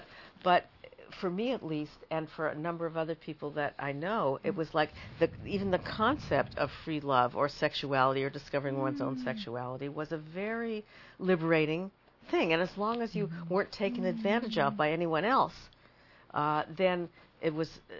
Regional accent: Canada; I'm from Canada.

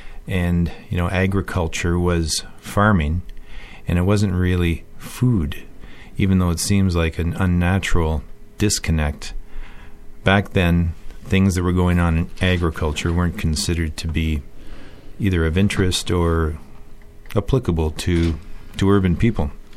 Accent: Mitchell's Bay, Ontario, Canada; I'm from Mitchell's Bay, and Mitchell's Bay is about as big as your nose. It's about 300 people down in near Chatham, actually, Ontario, down near Windsor.

